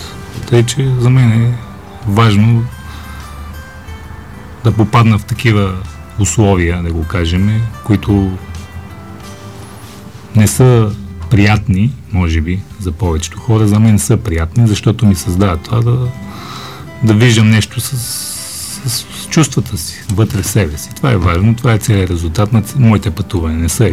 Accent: Mongolia; аз съм от Монголия, аз съм роден в Монголия

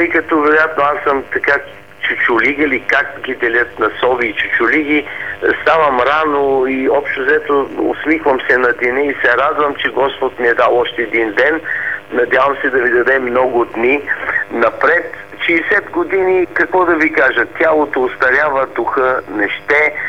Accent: Sofia, Sofia City, Bulgaria; also born or lived in Varna; Аз съм си в София, живея. И роден съм във Варна, но само съм роден. т.е. никога не съм учил, не съм... Играех лятото при дядо и баба, докато бяха живи, но винаги съм си живял в София, винаги в центъра на София

